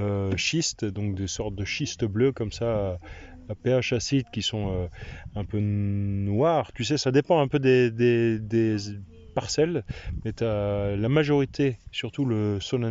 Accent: Reichshoffen, Grand Est, France; Du nord de Strasbourg, à Reichshoffen.

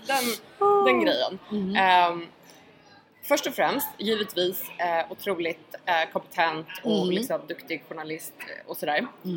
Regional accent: Malmö, Skåne, Sweden; Alltså, i och med att jag är från Malmö

